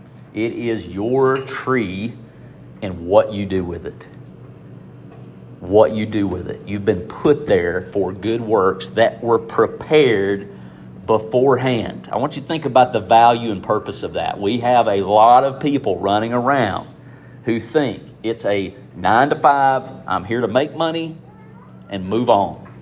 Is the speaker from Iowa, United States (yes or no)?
no; Fayetteville, Tennessee, United States; anywhere I go and I say I'm from Fayetteville, Tennessee